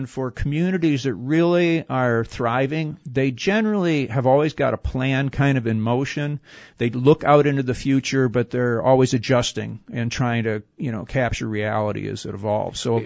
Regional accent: Detroit, Michigan, United States; I grew up in the Detroit area in the 50s and 60s when there was huge middle class.

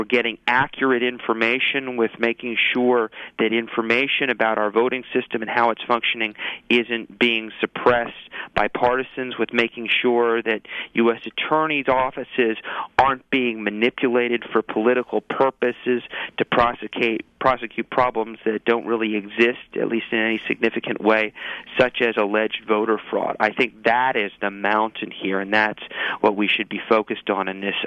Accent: Ohio, United States; And certainly in my home state of Ohio, we have had more than our share of problems

